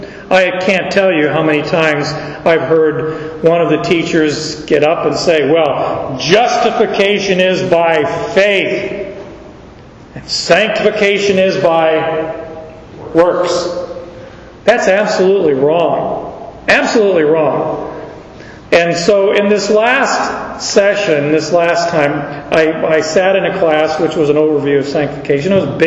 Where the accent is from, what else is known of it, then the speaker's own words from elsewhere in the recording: Canada; but I'm Canadian